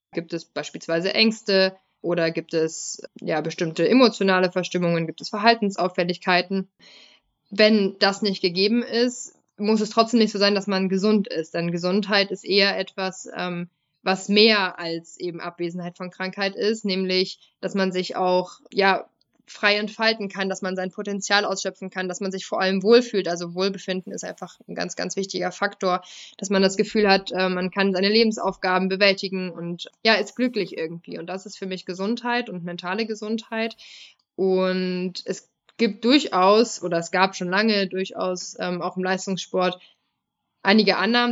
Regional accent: Halle, Saxony-Anhalt, Germany; ich komme ursprünglich aus Halle, habe da bei den Jungs gespielt, beim SV Rotation Halle, großer Weltverein.

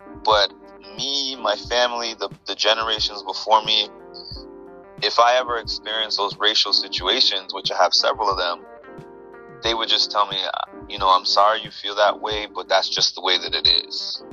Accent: Canada; I grew up in Canada.

